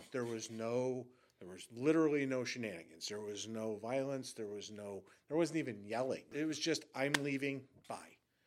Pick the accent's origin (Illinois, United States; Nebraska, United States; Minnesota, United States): Illinois, United States; Cicero; I'm from Cicero. I'll call it out.